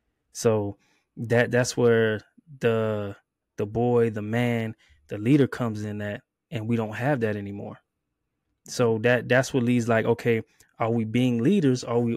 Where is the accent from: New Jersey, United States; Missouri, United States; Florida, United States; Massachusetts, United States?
Florida, United States; Miami; because being born and raised in Miami is very hard.